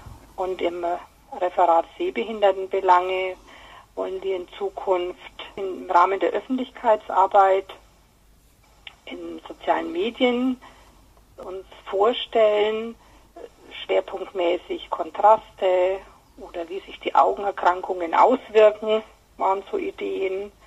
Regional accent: Nuremberg, Bavaria, Germany; Ich bin aus Nürnberg, 56 Jahre alt

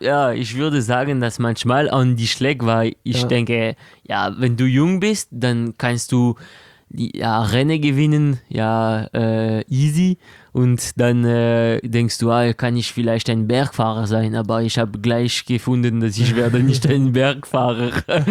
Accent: France; German is a second language; Aber ich habe richtig dieses Gefühl, dass für einen Franzose ist es auch.

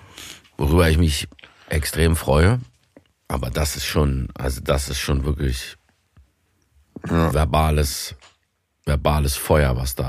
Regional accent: Potsdam, Brandenburg, Germany; Nee, ich bin ja kein Berliner, ich bin Potsdamer

